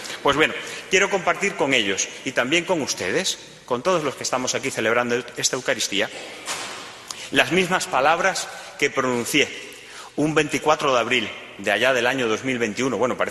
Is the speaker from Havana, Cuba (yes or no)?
yes; Guanabacoa, Havana, Cuba; moved away; Tuve que dejar mi patria y mi parroquia. Tuve que dejar un pedazo de mi alma, pues, en esa parroquia de Guanabacoa.